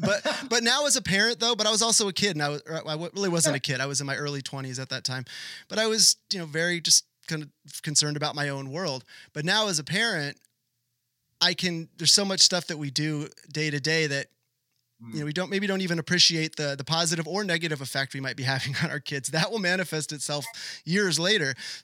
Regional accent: Sacramento, California, United States; I had wrote for the Sacramento Bee, my hometown newspaper

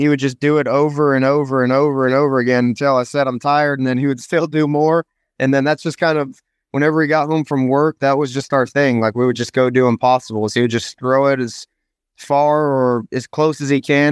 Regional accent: Fontana, California, United States; Grew up in Fontana, California. Yeah, we just a park right by our house.

